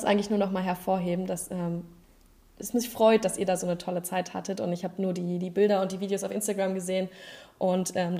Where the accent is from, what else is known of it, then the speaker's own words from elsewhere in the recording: Brandenburg, Germany; Für mich als Brandenburgerin ist es total schön, weil ich habe früher auch immer in Cottbus zum einen das Turnier der Meister gesehen